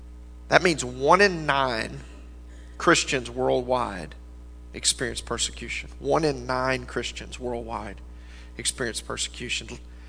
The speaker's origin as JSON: {"language": "English", "country": "United States", "said": "We're in America. That's beside the point, isn't it? Being an American is not going to get me into heaven, okay?"}